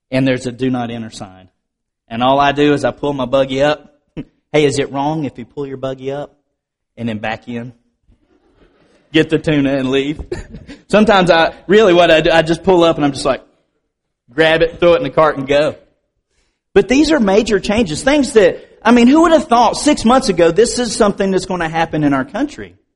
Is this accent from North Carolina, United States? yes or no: yes; Asheville, North Carolina, United States; And I told him I was from Asheville, North Carolina.